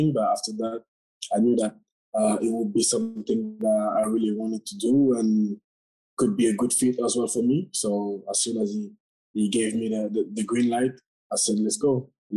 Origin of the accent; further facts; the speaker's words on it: Nice, Provence-Alpes-Côte d'Azur, France; I was born in Nice, so I played for the squad